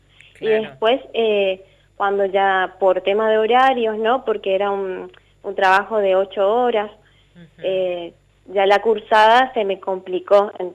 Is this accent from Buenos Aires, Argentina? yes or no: no; El Dorado, Misiones, Argentina; Yo soy del Dorado, entonces me fui a estudiar a Posadas, en la UCAMI.